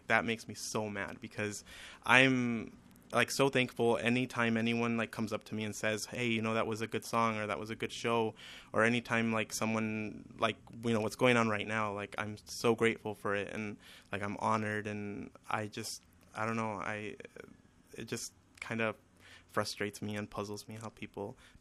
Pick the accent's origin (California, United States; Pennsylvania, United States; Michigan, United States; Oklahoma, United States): California, United States; Santa Ana; I grew up in Santa Ana, and you get a lot of like street vendors and stuff like that there